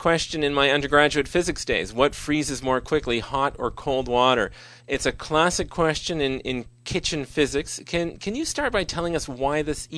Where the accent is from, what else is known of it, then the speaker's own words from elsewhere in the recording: Canada; Yes, and speaking as a Canadian myself, I can actually confirm this.